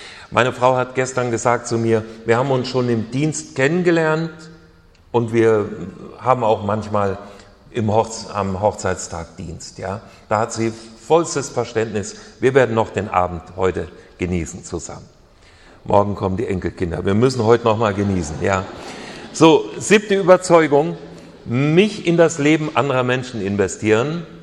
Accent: Hesse, Germany; aber sogar Hessen bauen manchmal ein Haus. Ja? Und jetzt wisst ihr auch, wo ich herkomme.

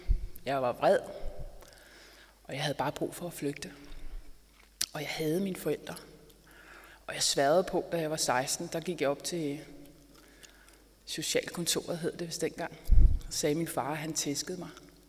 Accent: Amager, Capital Region of Denmark, Denmark; also born or lived in Frederiksberg; Jeg er født på Frederiksberg, og jeg er opvokset på Amager. Jeg føler faktisk, at jeg er en Amager-pige. Men jeg flyttede på Vesterbro i en alder af 15 år.

